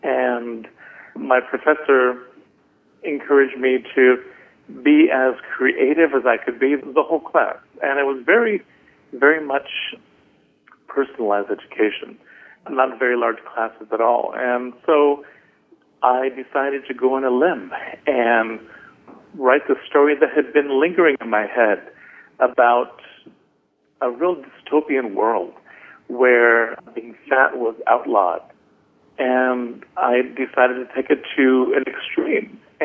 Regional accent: California, United States; I remember the hot summers in the valley, and as a child, they were very long

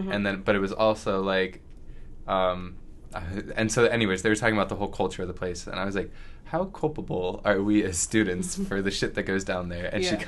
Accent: Washington, United States; And it's like, well, Washington isn't one of those, like, my home state, dead.

